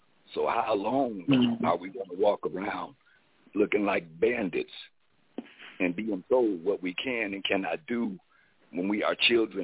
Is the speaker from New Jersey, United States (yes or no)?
no; Round Rock, Texas, United States; I'm from Round Rock, Texas